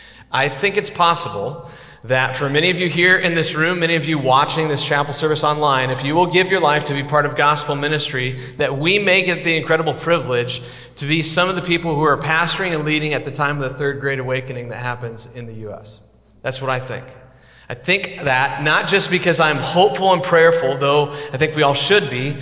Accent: Iowa, United States; And as an Iowan, you know, we're like hobbits from the Shire, you know? It's like you don't really venture too far beyond it

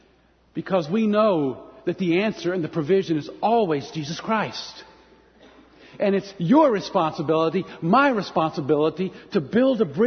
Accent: Florida, United States; I grew up in Central Florida, as I said, and we used to watch the rockets go up.

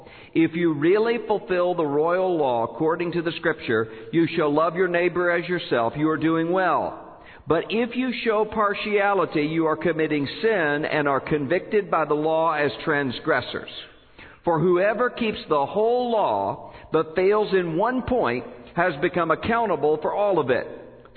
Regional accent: Biloxi, Mississippi, United States; growing up in Biloxi, Mississippi, we didn't eat borscht.

